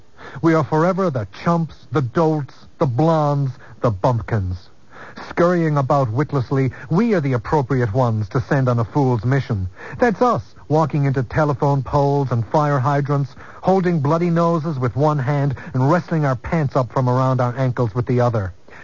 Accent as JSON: {"language": "English", "region": "Newfoundland and Labrador", "country": "Canada", "said": "Everywhere I go in Canada, when people hear I'm from Newfoundland, I get the same insults."}